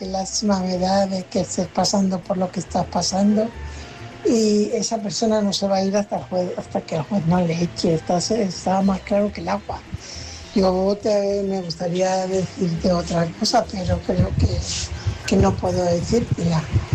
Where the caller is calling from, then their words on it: Fuenlabrada, Community of Madrid, Spain; corresponsal de Fuenlabrada.